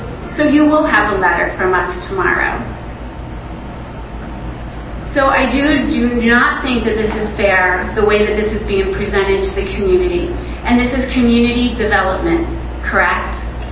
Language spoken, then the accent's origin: English; Pennsylvania, United States; I know that this is true because I grew up on Lingle Avenue where homes were taken.